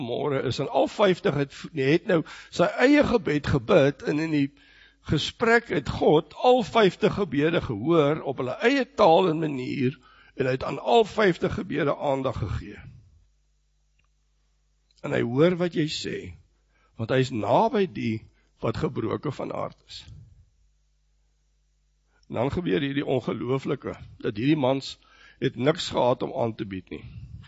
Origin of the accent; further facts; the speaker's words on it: Pretoria, Gauteng, South Africa; Ek het in Bybelie in Pretoria groot geword en later by Tikkie studeer. En ek onthou baie goed, ek het in Waverley gebly